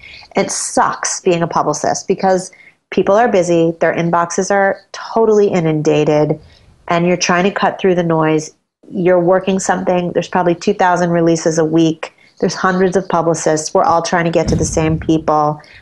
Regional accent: Manhattan, New York, United States; You know, I live in Brooklyn, but I'm born and raised in Manhattan

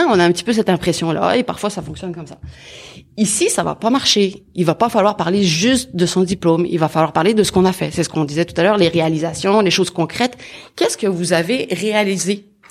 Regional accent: France; qu'en tant que Français, on a beaucoup d'évidence.

